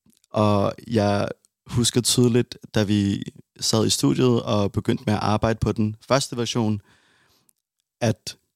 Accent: Odense, Region of Southern Denmark, Denmark; now in Copenhagen, Denmark; Jeg kommer fra Odense.

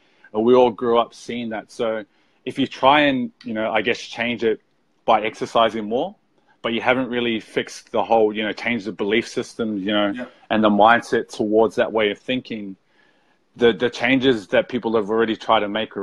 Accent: Auckland, New Zealand; in Auckland, and, you know, we always come over to Oz to kind of see family and all that kind of stuff.

